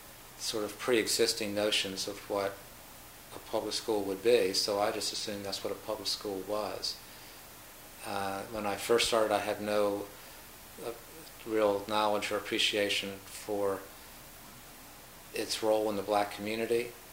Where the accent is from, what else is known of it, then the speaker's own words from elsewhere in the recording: Baltimore, Maryland, United States; I grew up in Baltimore, Maryland, where I attended private schools.